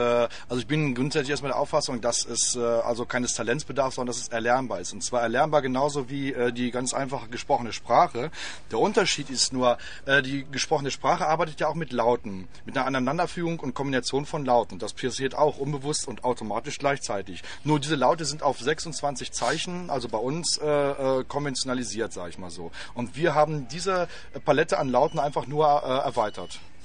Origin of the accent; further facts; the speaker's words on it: Salzgitter, Lower Saxony, Germany; Wir kommen aus der Braunschweiger Gegend, aus Salzgitter.